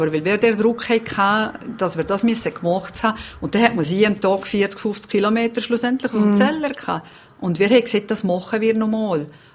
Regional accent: Valais, Switzerland; Und als Walliserin hat man natürlich am Funken sie haben die Leute ein bisschen gelacht, weil sie nicht gerade immer alles verstanden haben.

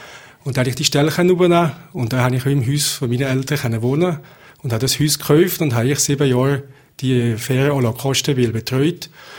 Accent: Valais, Switzerland; moved away as an adult; ich bin eigentlich kein gebürtiger Gummer und habe nicht die Wurzeln in dem Sinne im Gumbs oben. Ich bin oben aufgewachsen, aber ich bin eigentlich schon mit 18 zuerst mal von daheim weg und habe Schutz in Notter und in Brie gewohnt

